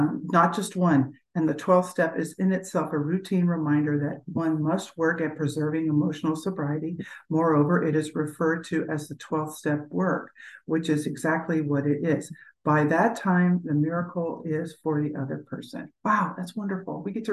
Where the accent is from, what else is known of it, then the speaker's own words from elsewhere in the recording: Texas, United States; I'm from Texas, so riding herd is like one of those things that people do around here.